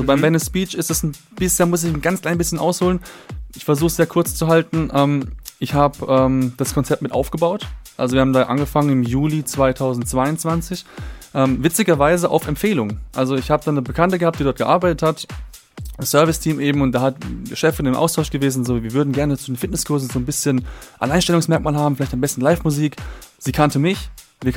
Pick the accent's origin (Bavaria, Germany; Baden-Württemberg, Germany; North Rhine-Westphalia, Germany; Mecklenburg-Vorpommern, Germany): Baden-Württemberg, Germany; Karlsruhe; Also ich bin ja gebürtiger Karlsruhe, ich bin ja hier geboren, aufgewachsen komplett.